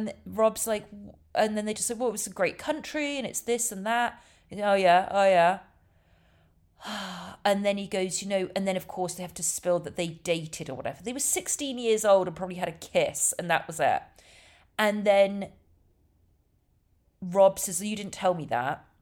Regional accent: England, United Kingdom; now in United States; as you know, I'm English and been in America for a long time

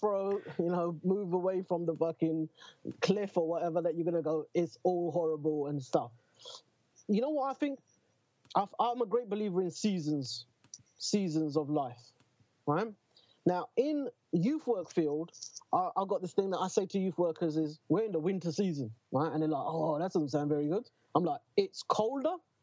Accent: Newham, London, United Kingdom; I'm fucking born and bred in Newham.

